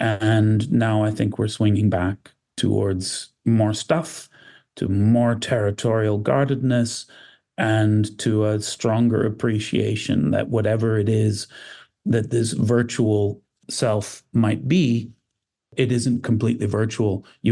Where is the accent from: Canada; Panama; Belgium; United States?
Canada; I'm speaking to you as a Canadian